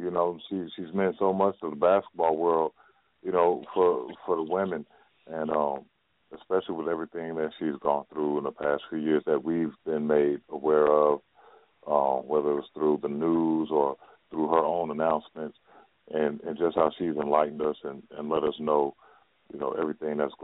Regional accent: Los Angeles, California, United States; I'm from L.A. I'm from South Central L.A. I'm not scared.

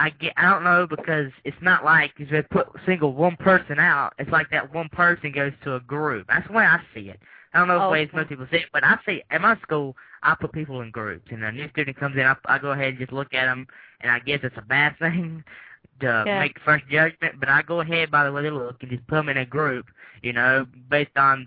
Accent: Taylorsville, Illinois, United States; born there; I'm glad I was born in Taylorsville.

